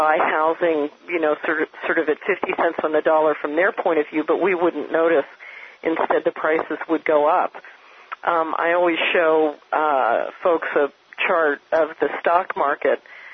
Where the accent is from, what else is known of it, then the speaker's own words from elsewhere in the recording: Hickory Valley, Tennessee, United States; I'm up in Montana tonight talking from Montana, and it's the same here as in my hometown of Hickory Valley, Tennessee